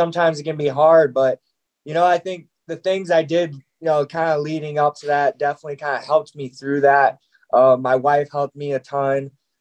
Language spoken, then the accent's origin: English; Illinois, United States; I had to move back home, back to my hometown in Illinois.